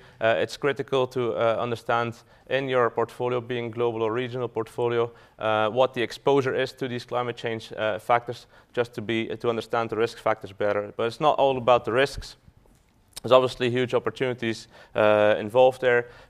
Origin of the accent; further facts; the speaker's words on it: Belgium; now in Dublin, Ireland; For those who don't know me, I'm born and raised in Belgium, but I live in Ireland, in Dublin.